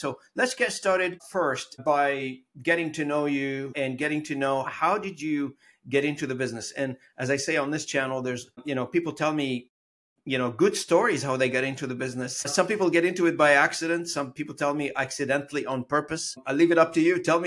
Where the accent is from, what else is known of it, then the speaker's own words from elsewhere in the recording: Canada; And I am in Canada. Yeah, I grew up in Canada.